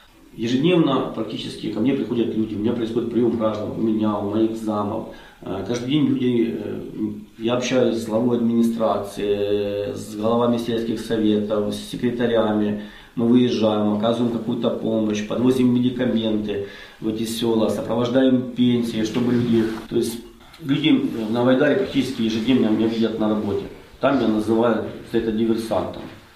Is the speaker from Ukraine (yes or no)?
yes; Luhansk, Luhansk Oblast, Ukraine; moved away as an adult; Мы из Луганска выезжали.